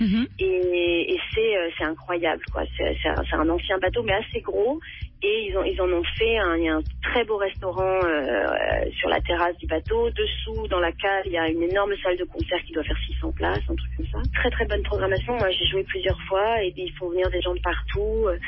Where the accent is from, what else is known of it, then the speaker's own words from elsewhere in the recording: France; Moi, je suis française, j'ai l'habitude des cafés parisiens